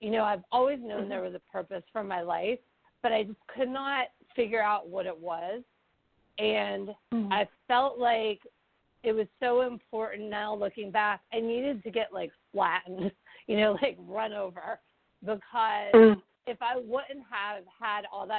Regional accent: Pittsburgh, Pennsylvania, United States; I have my first Barnes & Noble book event in my hometown in Pittsburgh, Pennsylvania at South Hills Village

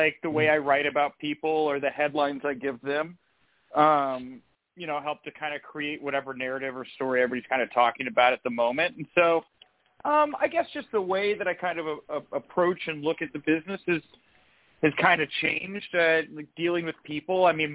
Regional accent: Texas, United States; moved away as an adult; now in Chicago, United States; I grew up in Texas. I was a wrestling fan as a kid. I also had a passion for doing comedy, specifically improv. And so when I went to college, I moved to Chicago, where I still live

